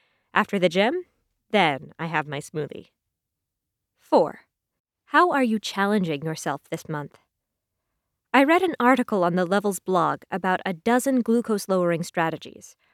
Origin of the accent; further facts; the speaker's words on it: Jamaica; I was born and raised in Jamaica, and we almost never ate anything from a package, short of tinned sardines.